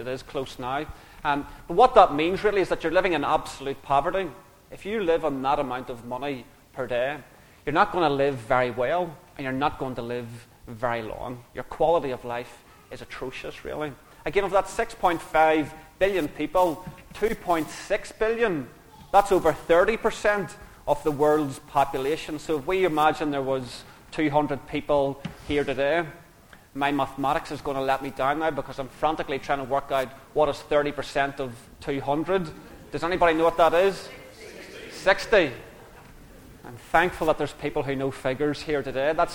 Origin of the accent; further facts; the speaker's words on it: Lurgan, Northern Ireland, United Kingdom; And maybe you can detect from my accent that I'm not from round these parts. I'm from a place called Lurgan, which is very, very close to Belfast in Northern Ireland.